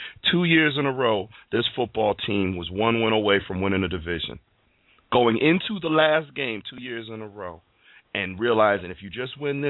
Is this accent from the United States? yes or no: yes; Bristol, Connecticut, United States; it's a little personal for me because I'm from Bristol, Connecticut, and I know a lot of people caught up into this mess